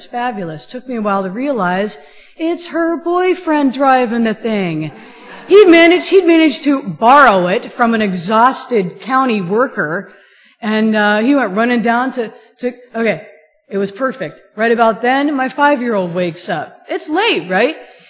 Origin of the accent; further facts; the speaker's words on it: Ohio, United States; We're from Ohio. The first thing we did when we saw that snow was start shoveling ourselves out.